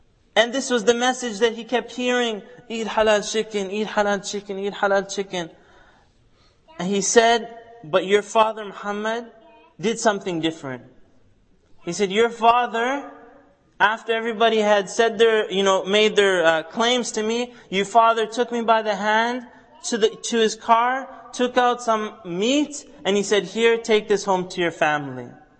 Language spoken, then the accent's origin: English; the Prairies, Canada; When I was growing up in Canada, on the prairies, there weren't too many halal meat shops, or even halal meat restaurants and so on.